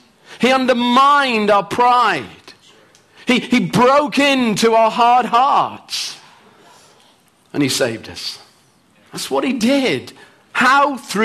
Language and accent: English; England, United Kingdom; Because I'm from England and we don't get much sun